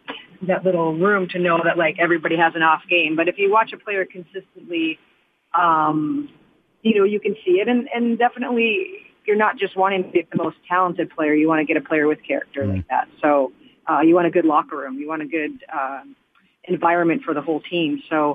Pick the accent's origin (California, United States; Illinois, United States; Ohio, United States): Illinois, United States; I know for us growing up in Illinois, like the miles you have to go to play hockey, there were only like 4 rinks in the whole state of Illinois.